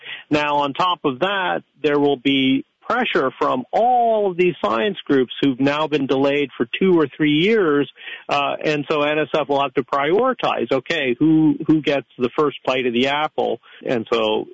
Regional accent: India; Interestingly enough, I grew up in India. I was born in India. I grew up there, went through school there.

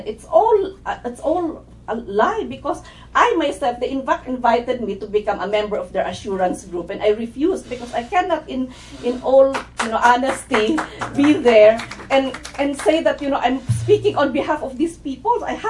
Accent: Cordillera Administrative Region, Philippines; I come from the Cordillera region in the Philippines. We are indigenous peoples.

